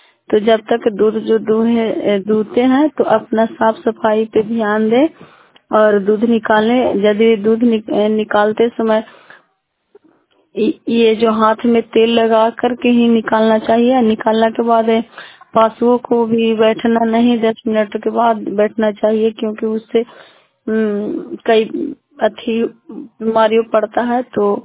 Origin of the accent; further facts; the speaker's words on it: Chandidi, India; चंडीदी के रहने वाली हूँ।